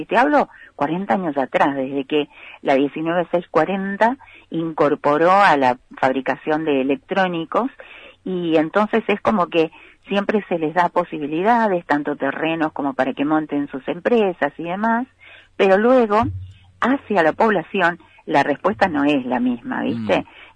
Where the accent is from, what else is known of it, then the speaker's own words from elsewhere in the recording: Córdoba, Argentina; now in Río Grande, Argentina; No, soy cordobesa.